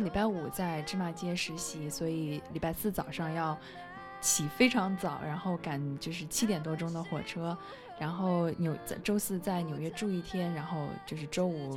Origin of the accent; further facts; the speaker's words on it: China; 我觉得我们中国来的同学都是在城市长大的，所以会有不适应